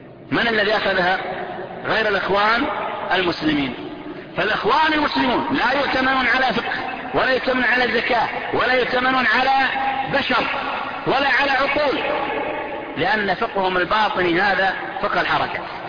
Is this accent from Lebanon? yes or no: no; Saudi Arabia; عندنا في السعودية